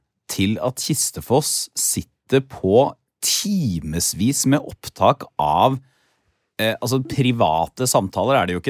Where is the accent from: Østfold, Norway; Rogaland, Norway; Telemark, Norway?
Telemark, Norway; Porsgrunn; Jeg husker, da jeg var liten I Porsgrunn